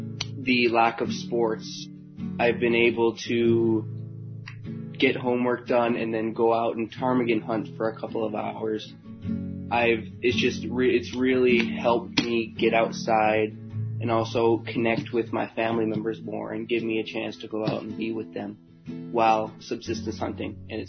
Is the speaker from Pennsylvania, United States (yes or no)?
no; Bethel, Alaska, United States; I'm a senior from Bethel, Alaska. And for all of you wondering, it is in the southwest region. It is along the Kuskokwim River.